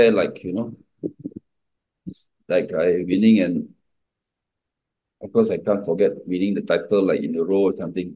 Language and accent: English; Sembawang, Singapore; I was a Sembawang boy.